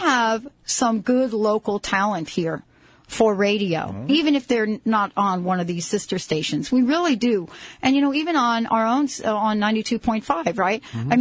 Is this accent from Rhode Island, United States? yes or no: no; New York, United States; Well, you know, I have to tell you, I grew up from in New York